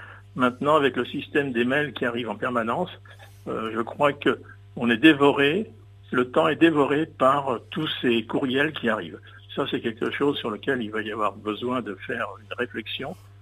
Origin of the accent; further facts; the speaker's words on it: Île-de-France, France; je suis originaire du sud de Fontainebleau, vous voyez, en lisière de la forêt.